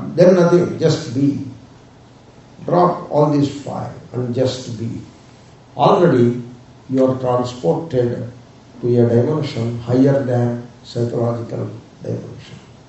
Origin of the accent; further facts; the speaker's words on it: India; moved away; I came from India and India feels better than here.